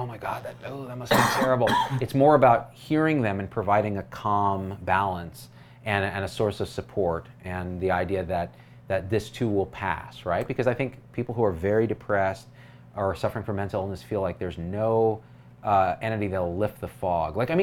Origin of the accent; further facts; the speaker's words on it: California, United States; I'm going to 5150 you because I'm from Cali, baby.